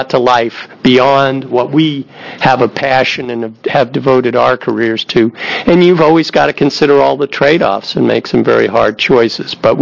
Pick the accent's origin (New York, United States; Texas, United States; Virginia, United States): New York, United States; Representative Greenleck, I grew up in New York, so I know cynical in spades.